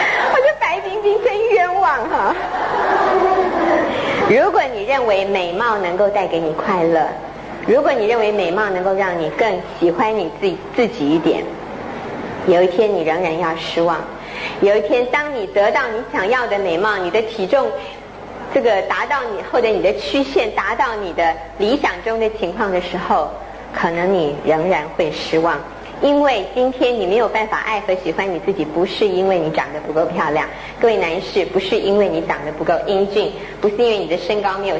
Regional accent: Taiwan; 哇，我们台湾每一个广播电台都在播。

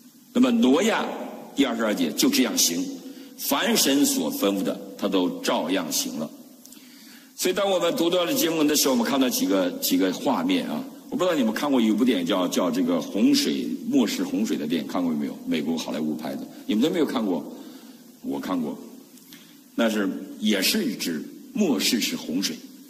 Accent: China; 尤其我们在中国无神论教育长大的时候

